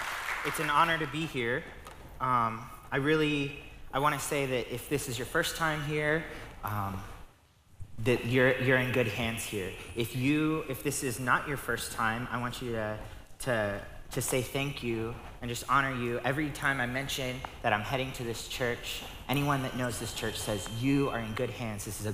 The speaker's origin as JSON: {"language": "English", "region": "Texas", "country": "United States", "said": "This is my wife, Nicole. We have a 4-month daughter. Her name is Quinn. And we're from South Texas. We are not Texan, or we are not New Yorkers. I've never lived in New York."}